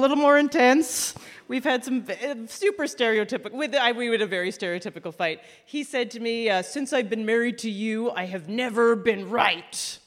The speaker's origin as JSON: {"language": "English", "country": "Canada", "said": "I'm Canadian."}